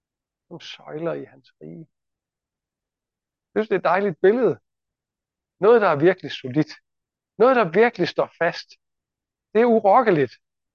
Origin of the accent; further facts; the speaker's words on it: Esbjerg, Region of Southern Denmark, Denmark; jeg bor her i Esbjerg, jeg er esbjergenser. Jeg hører til i Esbjerg.